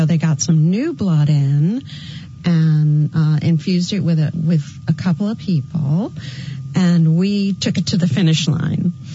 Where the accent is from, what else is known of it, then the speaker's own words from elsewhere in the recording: Boston, Massachusetts, United States; also born or lived in New York; I'm a Bostonian and a little bit of a New Yorker. And then came out to California in 1983.